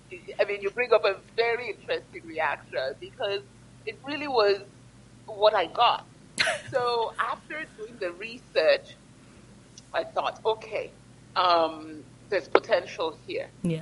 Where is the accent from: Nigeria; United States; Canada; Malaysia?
Nigeria; Ibadan, Oyo; when I was growing up, I grew up on the University of Ibadan campus.